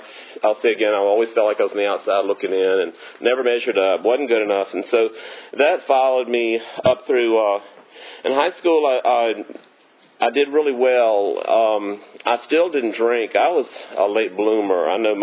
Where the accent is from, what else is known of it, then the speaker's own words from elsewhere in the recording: Virginia, United States; I grew up in Cumberland County. It's a little, small, poor county. It's between Powhatan and Buckingham counties on